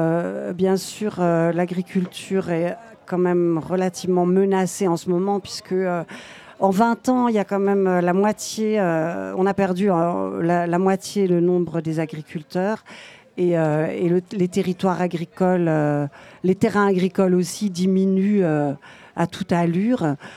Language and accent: French; La Roche-sur-le-Buis, Auvergne-Rhône-Alpes, France; moi, je viens de La Roche-sur-le-Buis